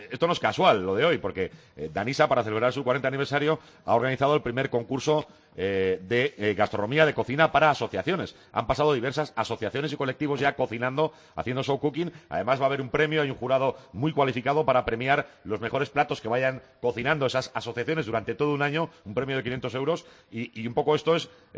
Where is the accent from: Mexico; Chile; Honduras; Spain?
Spain; Cantabria; Oye, hay uno, el de mi tierra, mi paisano, de sí. Cántabro.